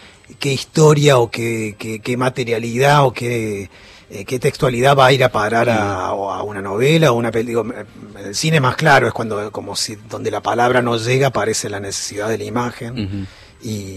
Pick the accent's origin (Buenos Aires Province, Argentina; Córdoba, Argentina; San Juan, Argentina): Córdoba, Argentina; Yo soy de la ciudad de Córdoba. No, tampoco. No soy de pueblo, no, no.